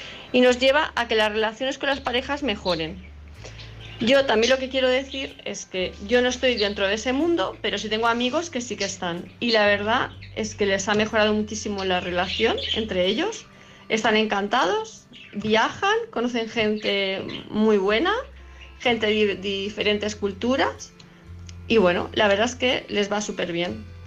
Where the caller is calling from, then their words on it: Palma de Mallorca, Balearic Islands, Spain; de Palma de Mallorca.